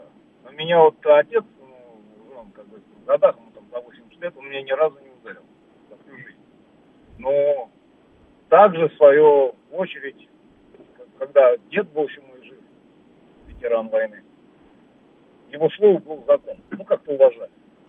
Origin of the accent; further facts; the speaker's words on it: Moscow, Russia; now in Moscow Oblast, Russia; я сам москвич, да, сейчас живу просто как бы в Подмосковье.